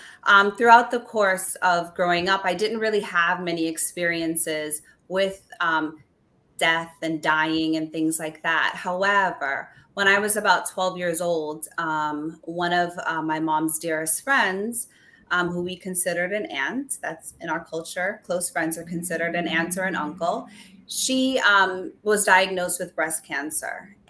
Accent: Queens, New York, United States; born there; Yes. I was born in Queens.

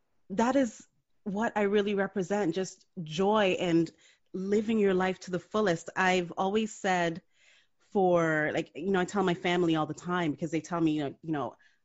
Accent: Jamaica; I mean, as a kid, I grew up in Jamaica.

